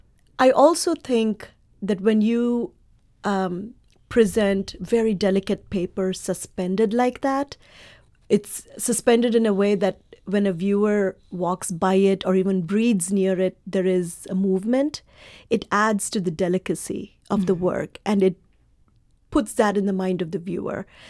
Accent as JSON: {"language": "English", "country": "India", "tie": "born there", "said": "And I was born in India, and there were these beautiful mythological stories that were printed as comic books in India."}